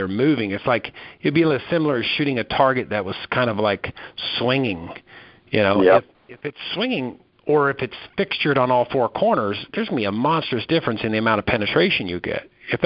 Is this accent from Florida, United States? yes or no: no; Wyoming, United States; I grew up in Southwest Wyoming.